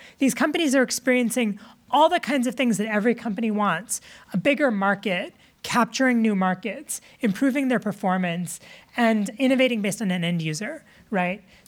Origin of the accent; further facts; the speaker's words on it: Michigan, United States; Hope College is the college in my hometown, and there's a professor there who's a big advocate for this.